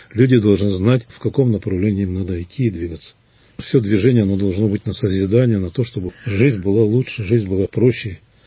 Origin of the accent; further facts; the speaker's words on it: Irkutsk, Irkutsk Oblast, Russia; Приезжать в наш родной город, в мой родной город. Всегда приятно, всегда.